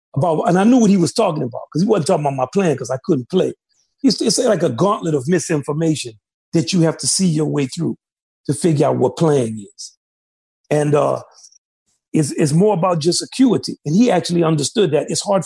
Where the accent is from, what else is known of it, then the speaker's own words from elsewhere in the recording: New Orleans, Louisiana, United States; moved away as an adult; Yeah, I'm 2 years from New Orleans and playing a funk band.